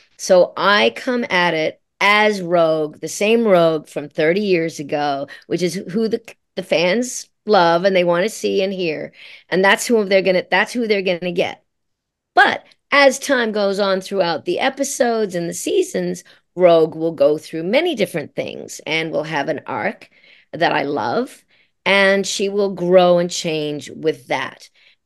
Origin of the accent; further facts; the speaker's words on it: Australia; now in Canada; my life growing up in Australia, in the bush, in the outback in Australia, coming over to Canada, America, all around the world